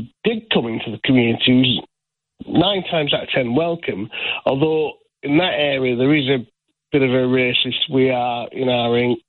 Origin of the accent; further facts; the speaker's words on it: Kendal, North West England, United Kingdom; I'm originally from Kendal, which is obviously near the Lake District, and there's very few ethnics up there. Even now, it's got better over the years, but I mean, I'm 50 now